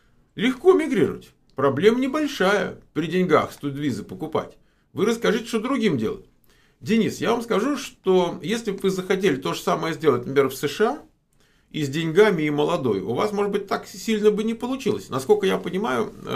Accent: Moscow, Russia; moved away as an adult; now in United States

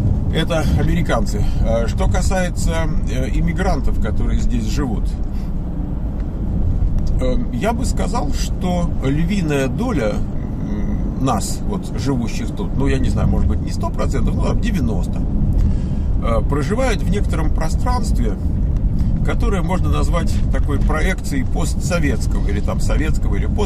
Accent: Moscow, Russia; Ну, вот я вот россиянин, прямо из Москвы, из самого, можно сказать, понимаете, эпицентра.

